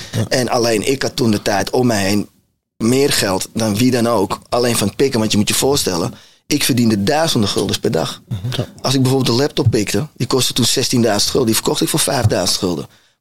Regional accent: Netherlands; En ik groeide op in Nederland tussen tuig.

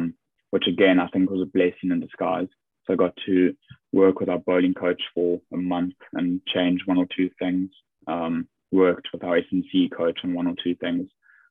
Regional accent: South Africa; just being South African. I was like, well, bit of home there.

